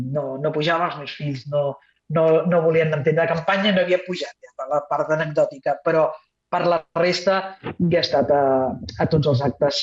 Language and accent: Catalan; Vilafranca del Penedès, Catalonia, Spain; born there; Jo recordo quan estava a Vilafranca vivint, perquè com tothom sap jo vaig néixer a Vilafranca